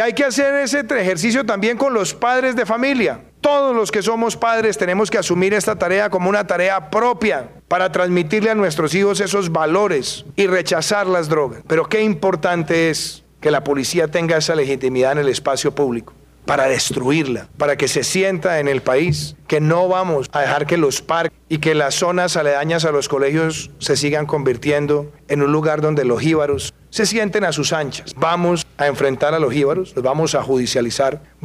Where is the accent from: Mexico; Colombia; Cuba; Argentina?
Colombia; Yo creo que estos son mensajes que nos deben hacer sentir a nosotros orgullosos como colombianos.